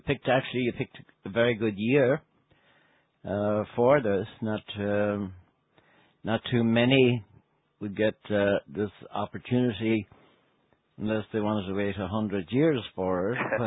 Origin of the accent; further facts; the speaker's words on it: Connacht, Ireland; I'm from Mayo, God help us.